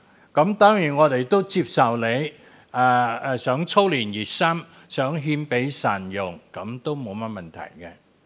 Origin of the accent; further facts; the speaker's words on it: Malaysia; now in Hong Kong; 咁我喺马来西亚，我系马来西亚人嚟噶，系咪？点解会跑到香港嚟咧？